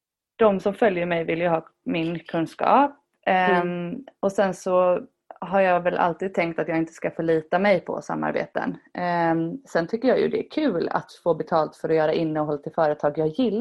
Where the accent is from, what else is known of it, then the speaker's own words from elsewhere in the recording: Sweden; Alltså jag är ju väldigt svensk kanske på det sättet.